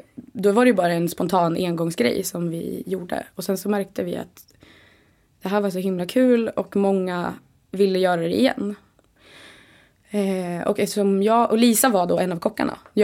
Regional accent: Dalarna County, Sweden; now in Stockholm, Sweden; Flyttade till Stockholm direkt, jag är från södra Dalarna.

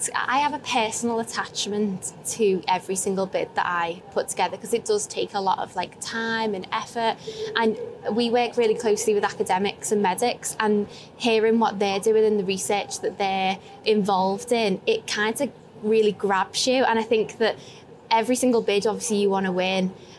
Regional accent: Liverpool, North West England, United Kingdom; I'm from Liverpool in the UK and I work for Liverpool Convention Bureau.

